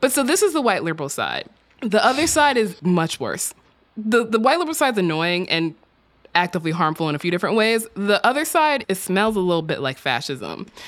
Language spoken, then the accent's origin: English; Texas, United States; In my home state of Texas